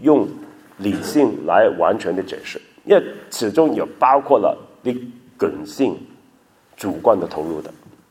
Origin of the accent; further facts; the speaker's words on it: China; 我们中国人看人的身体就有点不同的，我们的一些内脏可以同我们的外表是连在一起的嘛